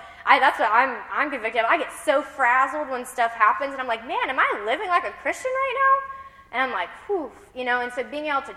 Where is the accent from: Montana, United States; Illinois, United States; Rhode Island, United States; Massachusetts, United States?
Illinois, United States; Like, coming to EMU, I was from Illinois.